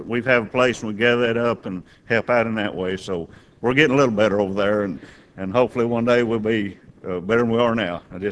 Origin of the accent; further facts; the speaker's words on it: Oklahoma, United States; I'm from Oklahoma. And we worship with a church in Broken Bow, Oklahoma, which is right over in southeast Oklahoma.